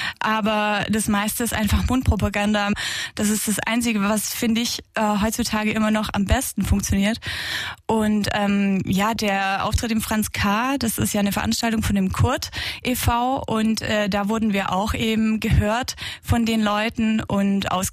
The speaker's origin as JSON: {"language": "German", "town": "Aalen", "region": "Baden-Württemberg", "country": "Germany", "tie": "born or raised there", "lives_now": "Burgstetten, Germany", "said": "Genau, also ich wohne jetzt seit Oktober in Burgstetten. Ich komme gebürtig aus Aalen und habe eben studiert in Trossingen dazwischen"}